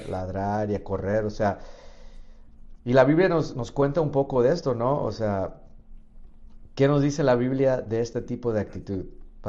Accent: Mexico; born there; yo nací en México, tengo un amor especial para México, obviamente, siendo mexicano

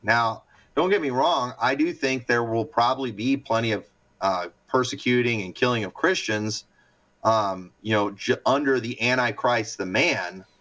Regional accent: United States; But as an American, I would prefer to see our own country rise up against the government and overthrow those leaders.

